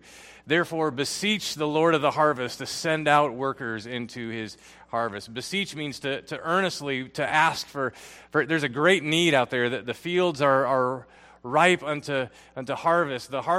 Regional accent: Philippines; I grew up in the Philippines there in Asia.

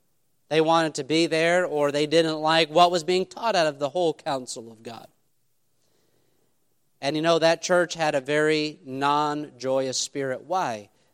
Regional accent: New York, United States; My wife is from here in Texas. I'm from New York State.

